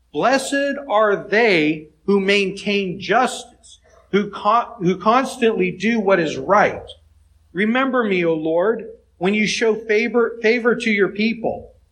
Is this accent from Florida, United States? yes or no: no; California, United States; I grew up west of the Rocky Mountains. I grew up in California, and I had desert-like climate.